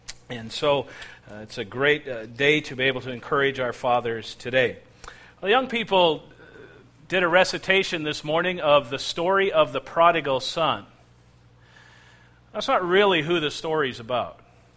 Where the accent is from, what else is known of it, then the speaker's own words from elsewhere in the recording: India; I'm from India.